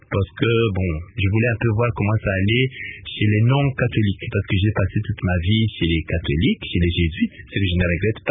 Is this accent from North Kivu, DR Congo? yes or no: no; Kananga, Kasaï-Central, DR Congo; also born or lived in Lusambo / Kinshasa; On a dû partir à Lusambo où je suis né avant de revenir à Kananga et venir à Kinshasa.